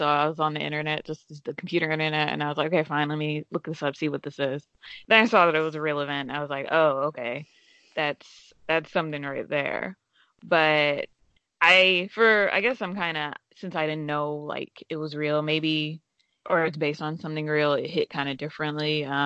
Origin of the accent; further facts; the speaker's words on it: Atlanta, Georgia, United States; my background is, I grew up in the Southeast in Atlanta.